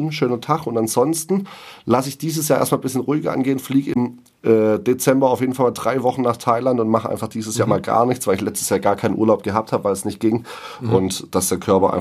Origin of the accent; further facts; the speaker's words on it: Ditzingen, Baden-Württemberg, Germany; ich niemals loslassen wollen und werde deswegen auch nie wegziehen aus Ditzingen, weil es einfach meine Heimat ist.